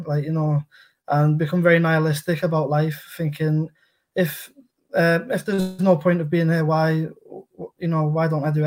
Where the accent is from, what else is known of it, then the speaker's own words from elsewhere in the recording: Warrington, North West England, United Kingdom; No, I'm from Warrington. It's in between Liverpool and Manchester.